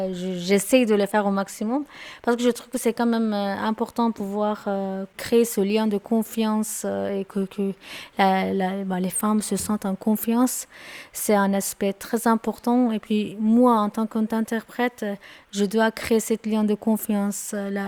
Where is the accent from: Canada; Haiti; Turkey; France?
Turkey; French is a second language; moved away as an adult; now in Switzerland; Je suis arrivée en 2008 en Suisse, voilà, je suis kurde de Turquie.